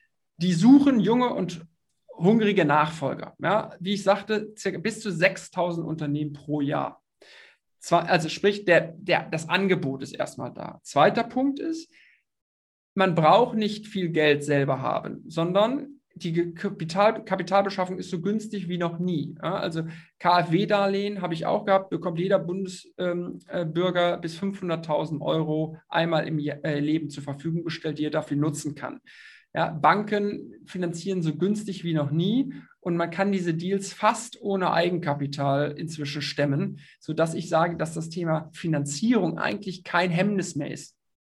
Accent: Rhineland, Germany; born there; now in Berlin, Germany; 33 Jahre alt, gebürtig aus dem Rheinland, wohne in Berlin, begeisterter Sportler

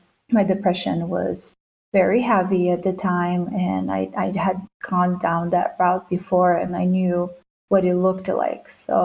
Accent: Brazil; my growing up in Brazil.

